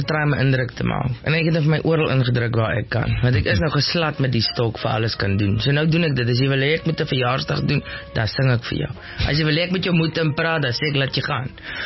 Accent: Vredendal, Western Cape, South Africa; now in Pretoria, South Africa; Ek het so, 11 jaar terug het ek Pretoria toe gekom. En dit was, ek kom uit die Weskus uit oorspronklik. En in nou klein dorpie met naam van Vredendal.

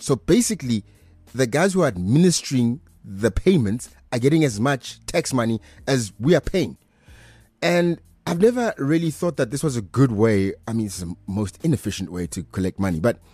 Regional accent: Pretoria, Gauteng, South Africa; Well, because I'm from Pretoria, so it's all good.

